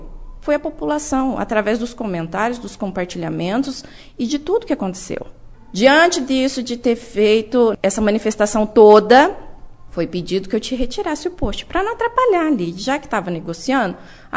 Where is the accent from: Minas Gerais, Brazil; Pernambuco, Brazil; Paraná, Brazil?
Paraná, Brazil; Bandeirantes; born there; Eu sou nascida aqui em Bandeirantes pelas mãos do doutor Edson.